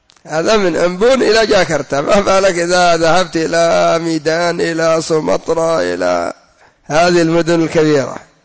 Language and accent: Arabic; Yemen; ربما عندنا في اليمن أكثر من 3000 إندونيسي يتعلمون الشرك والسحر والبدع